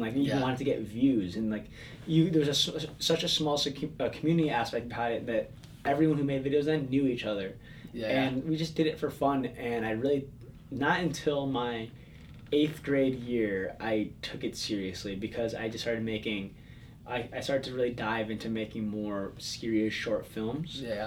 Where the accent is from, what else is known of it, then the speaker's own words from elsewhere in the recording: Palatine, Illinois, United States; I grew up in the suburbs of Chicago. It's a little town called, sort of little town called Palatine, Illinois. Northwest suburb.